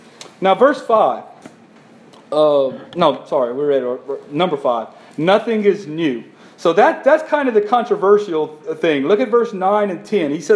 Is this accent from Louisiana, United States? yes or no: yes; Ville Platte, Louisiana, United States; I'm from Ville Platte. You obviously, most of you know that.